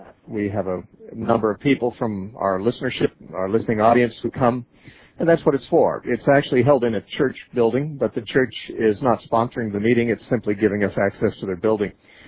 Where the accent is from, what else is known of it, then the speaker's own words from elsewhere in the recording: Oregon, United States; now in California, United States; Actually, Oregon, and that used to be my home state, but that has been altered. I live in California now.